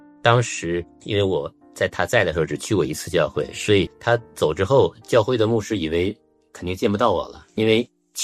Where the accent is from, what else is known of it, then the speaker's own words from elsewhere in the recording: Shenyang, Liaoning, China; 因为我就是我老家在东北沈阳人，觉得东北男人然后比较坚强啊